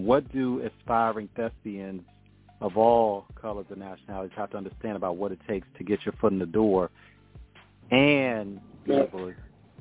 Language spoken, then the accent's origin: English; Chesapeake, Virginia, United States; from Chesapeake, Virginia, my hometown.